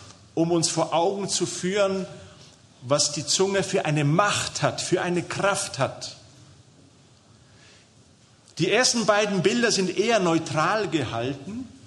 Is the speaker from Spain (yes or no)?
yes; Spain; Ich bin in Spanien aufgewachsen.